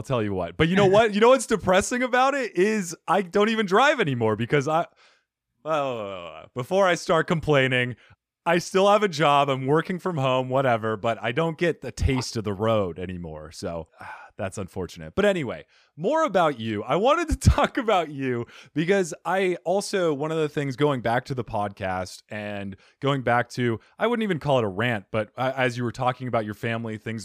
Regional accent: Phoenix, Arizona, United States; So she's from Brazil, I'm from Phoenix, and we thought, well, we want to be close to one or the other.

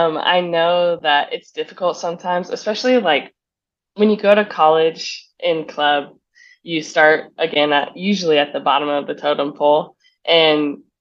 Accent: Nebraska, United States; Definitely my mom. I grew up in Nebraska, so there's not much like soccer.

